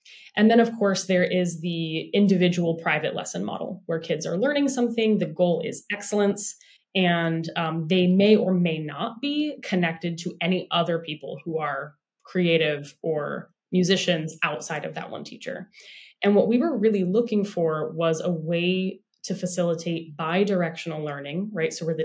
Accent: San Francisco, California, United States; I grew up in San Francisco's Tenderloin District, which is really like a low income, I would say like high crime district.

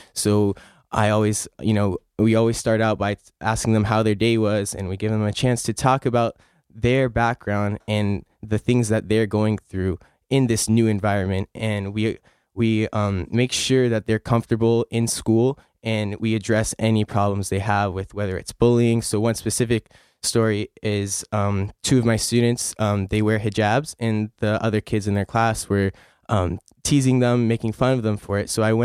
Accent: United States; I was born in America. I'm from here.

